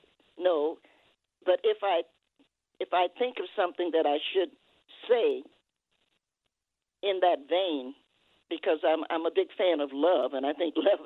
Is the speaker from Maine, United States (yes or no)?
no; Knoxville, Tennessee, United States; And Knoxville is home. I was born in Knoxville.